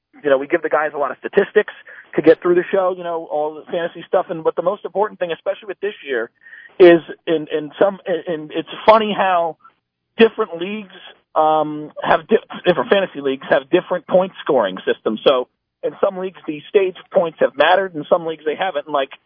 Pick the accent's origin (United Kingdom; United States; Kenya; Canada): United States; New Jersey; And so then I grew up in New Jersey, so there's a New York hub, and I applied for a job in the sports newsroom up there